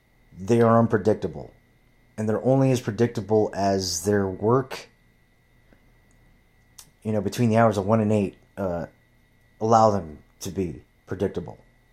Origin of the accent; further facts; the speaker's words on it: Huntington Beach, California, United States; I'm from Huntington Beach, bro. Like, we hug everybody.